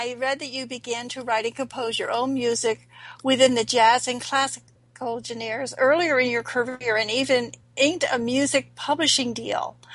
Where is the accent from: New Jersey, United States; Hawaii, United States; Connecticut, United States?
New Jersey, United States; Ridgewood; I was born right on Brookside Avenue, right across the street from Ridgewood High School, and that's where I grew up.